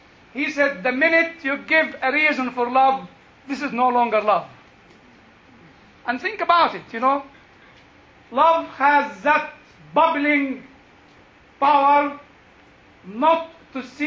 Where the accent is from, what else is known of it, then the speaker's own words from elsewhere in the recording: Cambridge, East of England, United Kingdom; accent: Jewish Cambridge; He's worried about, you know, my Jewish Cambridge accent doesn't go very well with your ears.